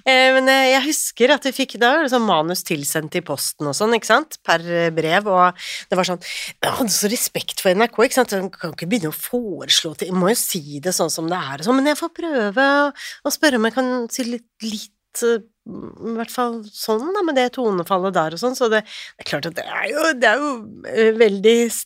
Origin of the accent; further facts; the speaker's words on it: Rælingen, Akershus, Norway; Og siden jeg kom fra Rælingen, og mamma kunne kjøre meg inn, men ikke i rushen for å rekke akkurat tidlig om morgenen